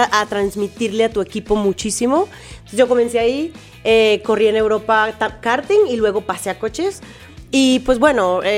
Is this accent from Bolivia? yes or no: no; Medellín, Antioquia, Colombia; now in Mexico; Yo soy colombiana, soy de Medellín, Colombia. Vivo en México hace ya unos 6 años y cachito. Pues ya tengo 2 hogares.